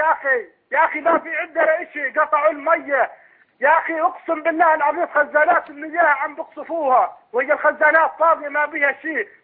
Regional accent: Daraa, Daraa Governorate, Syria; عندنا في درعا

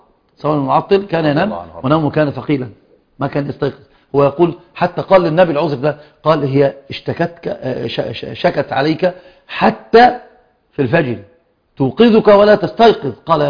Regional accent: Egypt; عندنا في مصر

